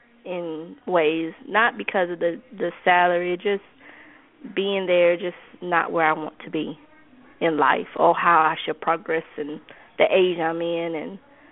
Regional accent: Georgia, United States

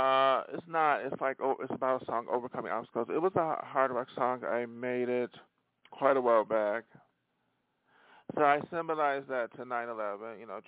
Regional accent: Buffalo, New York, United States; Yeah, I'm from Buffalo, and I was there.

